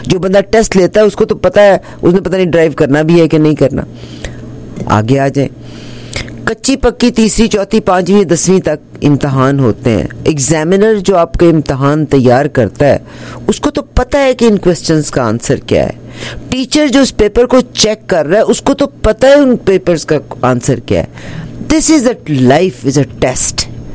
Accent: Pakistan; now in Canada; یہ انڈیا میں پیدا ہوا, میں پاکستان میں پیدا ہوئی, and I was living in Pakistan. پھر ہم کینیڈا میں آ گئے

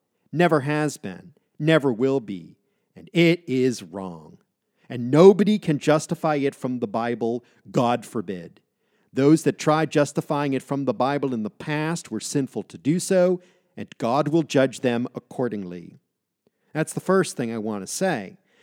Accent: Massachusetts, United States; I grew up very near Boston with many African-American friends, particularly from my church, which was located in the heart of downtown Boston.

